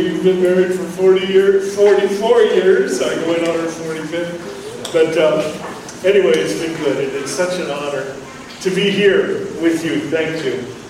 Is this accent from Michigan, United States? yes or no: no; Indiana, United States; I'm from, as Pastor Luke just shared, I'm from Indiana, and there's a battle going on there.